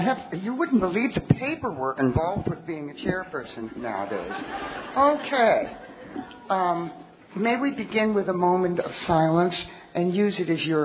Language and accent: English; Pittsburgh, Pennsylvania, United States; also born or lived in Ohio; now in Boston, United States; I am from Boston, and I've lived there, yes. South Boston, down near the beach, you know.